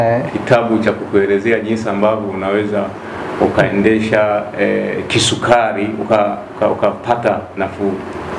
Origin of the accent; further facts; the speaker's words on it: Msambara, Kigoma, Tanzania; Natokea wilaya Kasuru. Mkoani Kigoma. Katika kijiji kimoja kinaitwa Msambara.